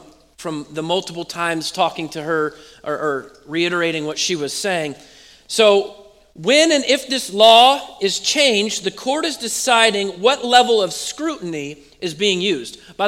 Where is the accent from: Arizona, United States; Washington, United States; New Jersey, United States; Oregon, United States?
Oregon, United States; I'm from Oregon. I know y'all didn't grow up with me.